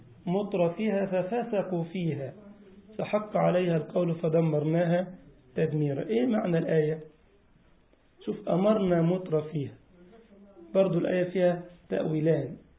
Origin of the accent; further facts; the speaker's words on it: Egypt; كان عندنا في مصر يقول لك إيه جايب لنا كحك العيد هو كان قديم واحنا صغيرين